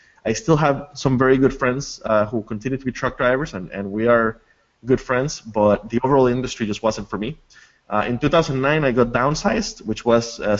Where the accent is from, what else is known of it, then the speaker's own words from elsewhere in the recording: Costa Rica; moved away as an adult; now in United States; I was born and raised in Costa Rica, where I lived until I was 19, and then I came to the U.S.